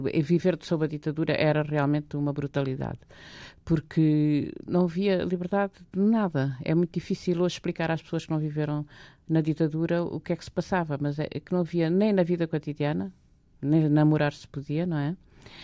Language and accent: Portuguese; Barreiro, Setúbal, Portugal; Eu nasci e vivi no Barreiro. E o Barreiro era uma terra muito politizada. É uma terra de tradições políticas e de revoltas.